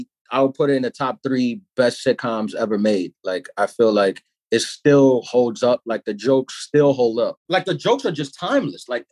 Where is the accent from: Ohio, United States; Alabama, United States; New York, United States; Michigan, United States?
New York, United States; Queens; I'm from Queens.